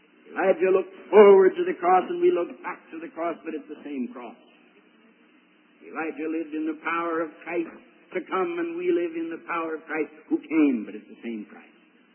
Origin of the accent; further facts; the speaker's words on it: United States; accent: American; and I guess it's my American accent, and I don't know why, but you've been coming.